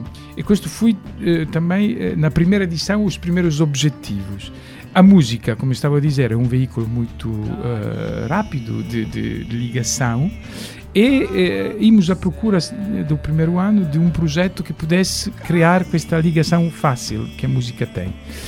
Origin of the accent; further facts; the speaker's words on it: Italy; now in Lisbon, Portugal; Acho que eu também sou italiano, não é? Claro. Eu também estou aqui em Lisboa já há 15 anos.